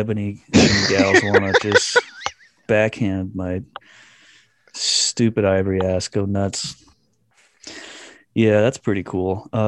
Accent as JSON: {"language": "English", "region": "Texas", "country": "United States", "said": "There's a special thing about being Texan. You don't fuck with family and livelihood regardless of race, ethnicity, or anything. A Texan is a Texan, and we have been violated. My 21 years being here, I am livid."}